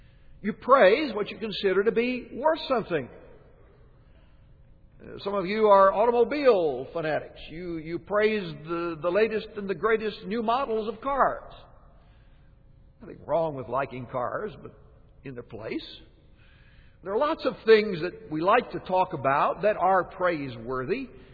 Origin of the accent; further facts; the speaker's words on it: United States; Hey, you're an American. I'm an American. I go abroad, I like to talk about America